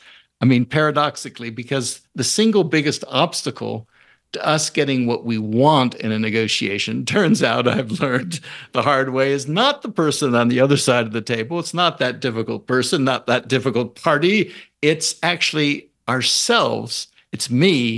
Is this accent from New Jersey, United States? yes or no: no; California, United States; You know, I grew up in Marin County some years there, and I used to cross the Golden Gate Bridge a lot.